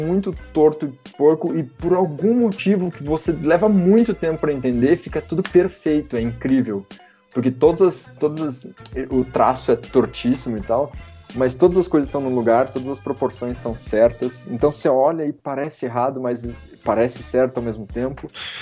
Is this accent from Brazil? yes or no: yes; São José dos Campos, São Paulo, Brazil; now in São Paulo, Brazil; Mas eu sou de São José dos Campos, eu vim para São Paulo para fazer faculdade